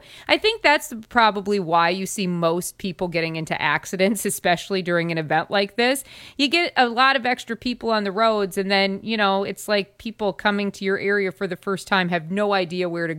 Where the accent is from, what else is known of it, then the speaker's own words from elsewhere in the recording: South Dakota, United States; also born or lived in Minnesota; I grew up in South Dakota. Then we moved to Minnesota, and then we moved here.